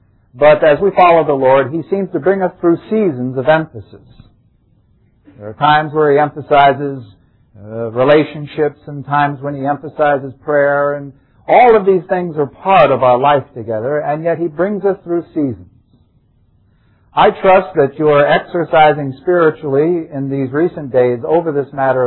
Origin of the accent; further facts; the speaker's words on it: New York, United States; from New York. Nice to be down here in your spring weather. It's much warmer down here than we're having up in New York right now.